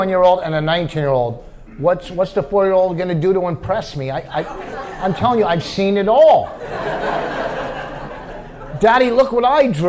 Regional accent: New Jersey, United States; You know, I'm a Jew from New Jersey, you know. I've eaten corn.

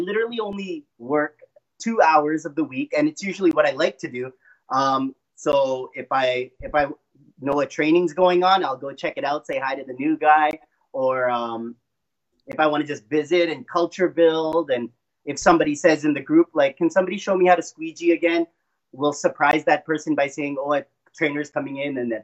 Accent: Winnipeg, Manitoba, Canada; And so I'm here from Winnipeg, Manitoba, Canada

